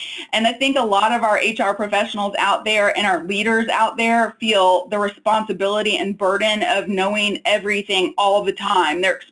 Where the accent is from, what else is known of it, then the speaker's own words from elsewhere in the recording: New Orleans, Louisiana, United States; I am originally from New Orleans. Spent a good bit of my childhood in New Orleans.